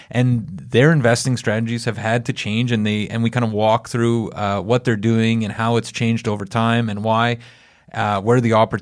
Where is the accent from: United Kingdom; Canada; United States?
Canada; Don't get me wrong. I'm a Canadian nationalist.